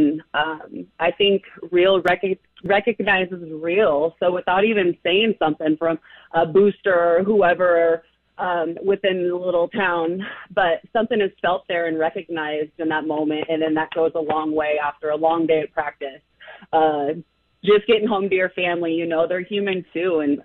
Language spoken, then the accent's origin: English; Omaha, Nebraska, United States; also born or lived in Lincoln; So being born and raised in Omaha, everybody loves their Huskers and loves the Blue Jays, the Creighton Blue Jays. But I loved living in Lincoln throughout college and my time there.